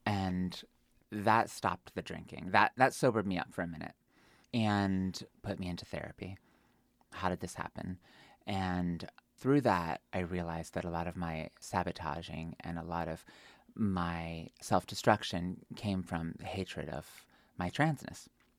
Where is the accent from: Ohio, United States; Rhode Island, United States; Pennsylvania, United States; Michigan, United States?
Pennsylvania, United States; also born or lived in New York; I come from Pennsylvania. I was raised in an Amish village of 200 people. Half the town was Amish.